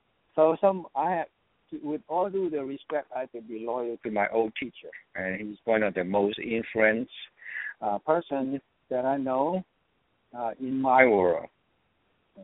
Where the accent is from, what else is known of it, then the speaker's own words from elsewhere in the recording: Oakland, California, United States; now in Los Angeles, United States; And then I was from Oakland. Now I live in L.A.